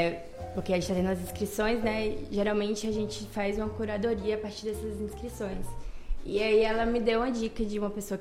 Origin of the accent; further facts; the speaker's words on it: Piatã, Bahia, Brazil; talvez artistas lá da minha cidade de Piatã